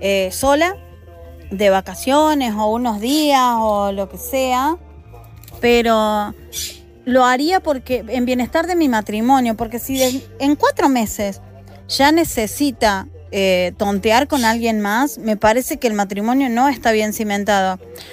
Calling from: Argentina; desde Argentina

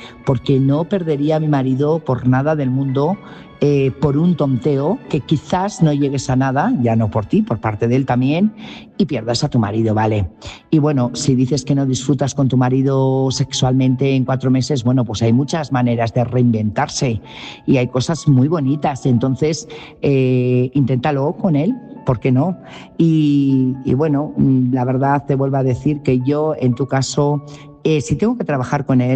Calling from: Burgos, Castile and León, Spain; corresponsal de Burgos.

